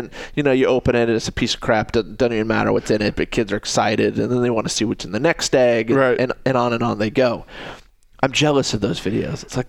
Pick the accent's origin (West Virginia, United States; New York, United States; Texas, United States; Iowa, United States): Iowa, United States; Ames; And I grew up in Ames over by the mall